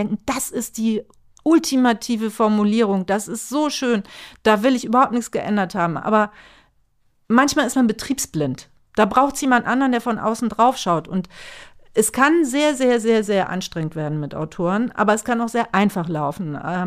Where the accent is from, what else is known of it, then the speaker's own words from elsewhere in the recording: Northern Germany, Germany; Auch als Norddeutsche, ja.